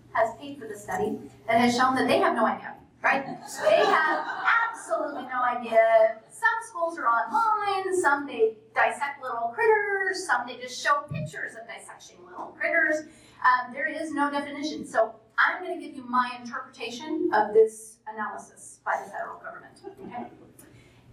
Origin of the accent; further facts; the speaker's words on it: Washington, United States; I'm from Washington.